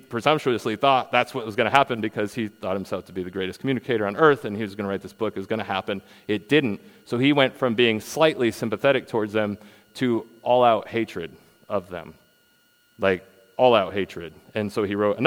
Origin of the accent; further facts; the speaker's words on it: United States; And I know we, as Western American Christians, we think sin is just personal.